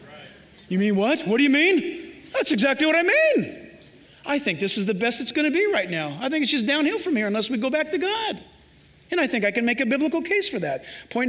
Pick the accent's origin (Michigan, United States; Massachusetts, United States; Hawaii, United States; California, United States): California, United States; San Diego; I was born and raised in San Diego in Southern California in Orange County, and I'm an American.